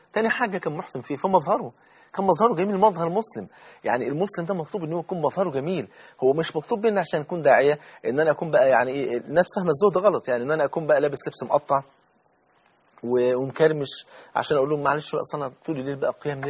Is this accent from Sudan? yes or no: no; Egypt; يعني حتى عندنا في مصر مثل يقول لك أنا غنية وأحب الهدية